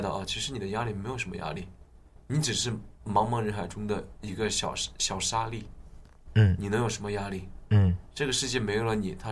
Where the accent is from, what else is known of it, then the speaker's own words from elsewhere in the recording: Xuchang, Henan, China; 我老家是河南的，我们许昌那边也是主要去做这个假发的。